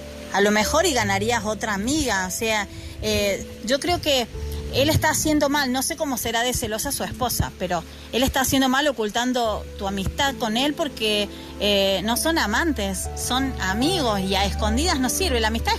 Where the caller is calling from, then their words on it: Argentina; desde Argentina